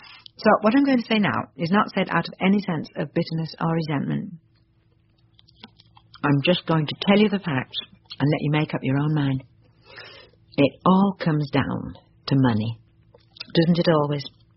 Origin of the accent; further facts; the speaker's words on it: Hull, Yorkshire and the Humber, United Kingdom; So when I was a little girl growing up in Hull, while we were never what anyone would ever call rich, you'd be hard-pressed to describe us as poor.